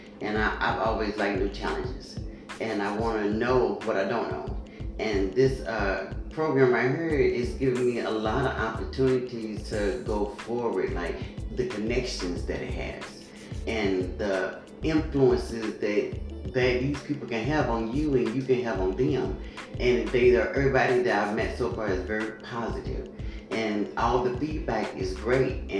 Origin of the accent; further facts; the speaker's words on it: Louisville, Kentucky, United States; now in Covington, United States; Louisville, Kentucky.